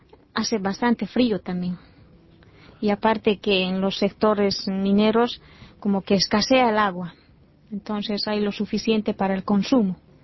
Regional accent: Potosí, Bolivia; somos del sur de Potosí, uh-huh. De la provincia Subchichas, de la segunda sección, que es Atocha. Entonces, ajá, ahí vivimos.

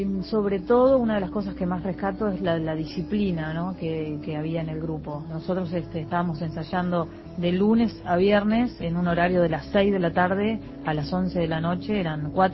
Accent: San José, Uruguay; moved away as an adult; now in Montevideo, Uruguay; Sí, toda la infancia hasta que me vine a Montevideo a estudiar, a la facultad, a medicina. O sea que a los 18 años recién me fui de la ciudad de San José, de la República de San José.

